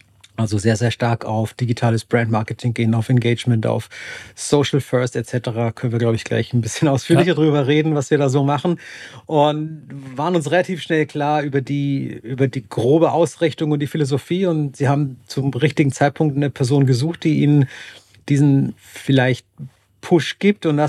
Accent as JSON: {"language": "German", "town": "Mainz", "region": "Rhineland-Palatinate", "country": "Germany", "tie": "born or raised there", "said": "mein Home Turf, meine Heimatstadt ist quasi Mainz hier"}